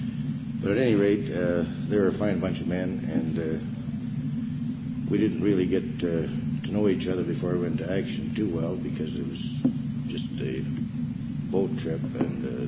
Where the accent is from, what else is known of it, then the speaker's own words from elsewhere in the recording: Russell, Manitoba, Canada; born there; I was born in Russell, Manitoba, of Anglo-Saxon parents.